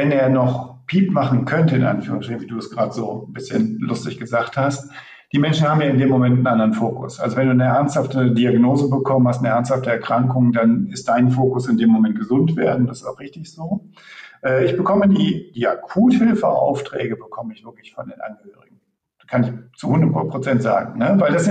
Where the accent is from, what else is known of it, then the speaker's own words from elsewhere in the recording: Wuppertal, North Rhine-Westphalia, Germany; ich komme ja aus Wuppertal